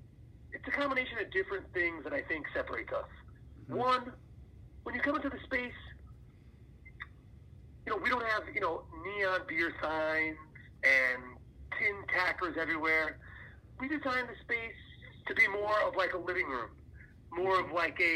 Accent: New York, United States; I grew up on Long Island. You know, I grew up eating oysters. Mm-hmm. I grew up on the water on the South Shore.

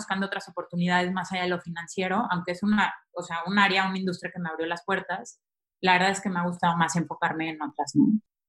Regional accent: León, Castile and León, Spain; moved away as an adult; now in Mexico; me salió una oportunidad en México. Venía por un mes, ya llevo aquí 4 años, entonces imagínense. Yo soy de León

